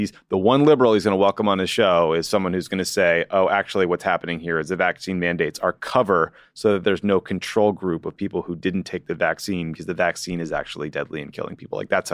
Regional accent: Boston, Massachusetts, United States; There just wasn't a location near me growing up in Boston.

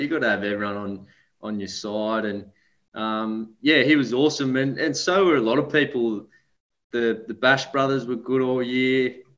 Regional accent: Armidale, New South Wales, Australia; now in Sawtell, Australia; So disclaimer, I grew up in Armidale, but I call Sawtell home now.

